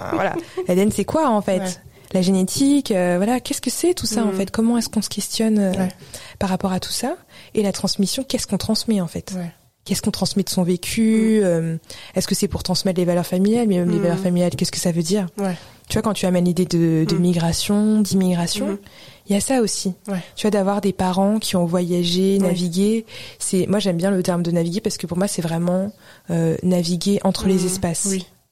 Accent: Chad; donc moi je suis tchadienne

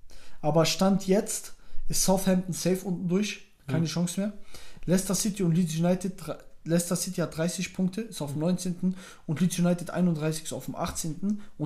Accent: Germany; ich damals in England gelebt habe, habe ich einmal Fußball gespielt und habe zum ersten Mal über diesen Verein gehört. Ich kannte den, ich weiß, ich komme aus Deutschland

